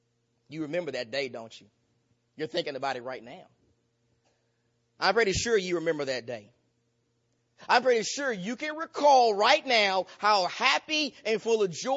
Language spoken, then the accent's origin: English; Nacogdoches, Texas, United States; sophomore in college in my hometown of Nacogdoches, Texas.